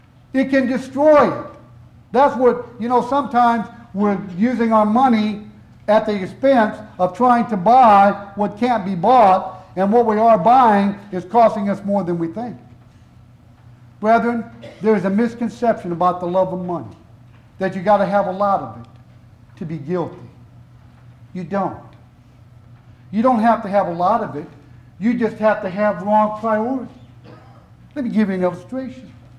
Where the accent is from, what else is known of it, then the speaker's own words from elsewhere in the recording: Indiana, United States; I grew up right outside of Gary, Indiana